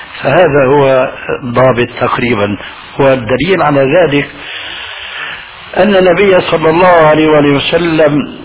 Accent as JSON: {"language": "Arabic", "country": "Syria", "said": "نضربها كما يقولون عندنا في الشام اللاوي،"}